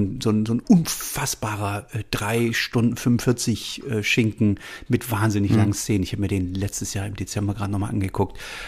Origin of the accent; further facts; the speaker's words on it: Halle, Saxony-Anhalt, Germany; Und ich bin ja aus Sachsen-Anhalt ursprünglich und bin in Halle an der Saale aufgewachsen.